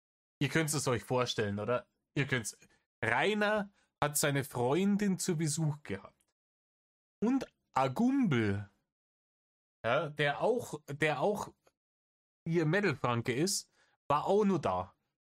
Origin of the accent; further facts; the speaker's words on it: Bavaria, Germany; Ich weiß nicht, bei uns in Bayern sagt man, red nicht so blöd daher.